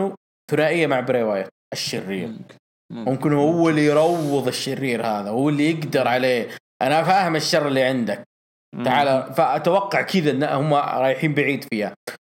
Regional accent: Saudi Arabia; وجهة نظري في هذا النوع أنه ما ينفع عندنا بالسعودية

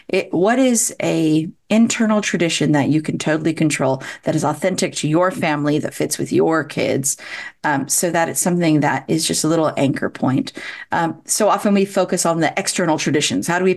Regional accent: California, United States; now in United Kingdom; I grew up in California, so spiders were poisonous there. Not so much in Britain, but, you know, in my head, it still is.

